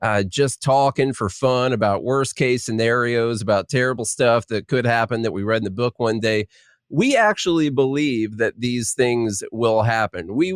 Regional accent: Illinois, United States; now in Nashville, United States; I'm from just probably 20 minutes away from the border on the south side. So I am from Illinois, but I did flee there and go to Nashville about 10 years ago.

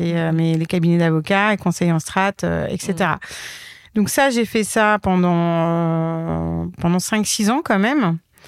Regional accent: Neuilly-sur-Seine, Île-de-France, France; also born or lived in Belgium; je suis née en 1979 à Neuilly. J'ai habité ensuite 8 ans en Belgique parce que mon père travaillait dans les institutions européennes. Voilà. Ensuite j'ai passé ma scolarité à Neuilly sur Seine.

